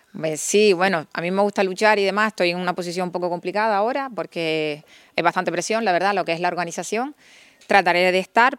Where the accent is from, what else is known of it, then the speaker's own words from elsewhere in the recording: Canary Islands, Spain; evidentemente somos los canarios